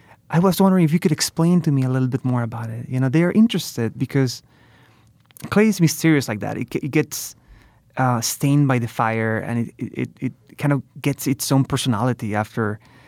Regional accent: Mexico; English is a second language; moved away as an adult; growing up in Mexico, I grew up there until I was 18 years old, and looking how beautiful the country is

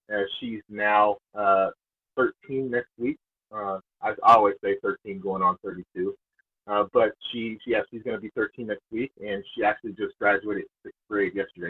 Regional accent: Inglewood, California, United States; I grew up in Inglewood, California. I went to a school called Morningside High School.

